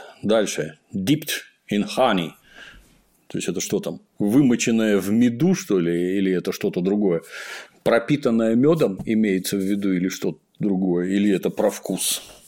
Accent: Russia; но вроде я из России, я не сильно мерзну

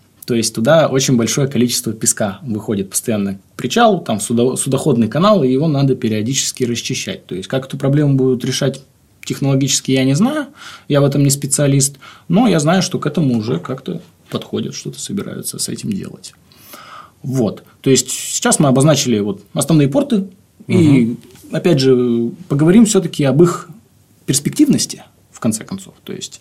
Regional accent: Arkhangelsk, Arkhangelsk Oblast, Russia; С Архангельском тут стоит отдельно упомянуть мой родной край.

